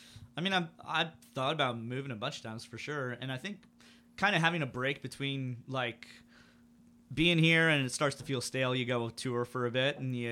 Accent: St. Petersburg, Florida, United States; moved away as an adult; So I grew up in St. Pete, just two

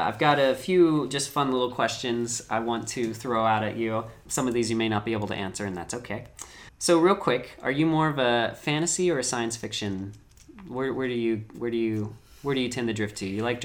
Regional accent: the South, United States; But I grew up in the South

